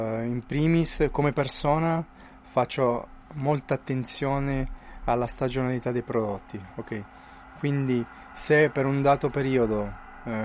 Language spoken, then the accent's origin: Italian; Giaveno, Piedmont, Italy; io sono nato dal Mese, sono nato a Giaveno, ho sempre abitato dal Mese, quindi in Val di Susa, provincia di Torino